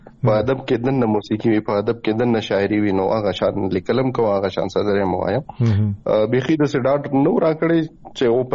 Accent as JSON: {"language": "Pashto", "town": "Saber Abad", "region": "Khyber Pakhtunkhwa", "country": "Pakistan", "tie": "born or raised there", "said": "زمونږ کرک ډیسټریکټ کې خپل کلی چې دی زمونږ د کلی نوم دی صابر آباد. په کټه کې ورته وایي سواترا. نو سواترې کې دننه کلی دی صابر آباد. زه د صابر آباد دغه مین سټی یم کم خاص چې دی زه په هغه کې پاتې کېږم."}